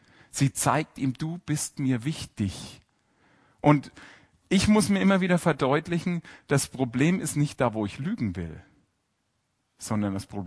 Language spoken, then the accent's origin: German; Bavaria, Germany; Ich bin Franke.